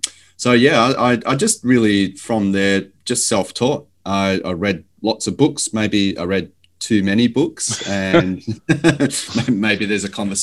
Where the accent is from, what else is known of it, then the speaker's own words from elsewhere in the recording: Ballarat, Victoria, Australia; I started on the shop floor in a food manufacturing business in my hometown in Ballarat, in Melbourne, Australia.